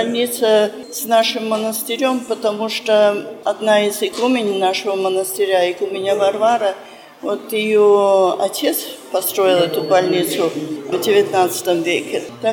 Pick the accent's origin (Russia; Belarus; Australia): Australia; moved away; И вообще-то я из Австралии, но попала на Святую Землю в 86 году. И Святая Земля стала, конечно, моим главным домом.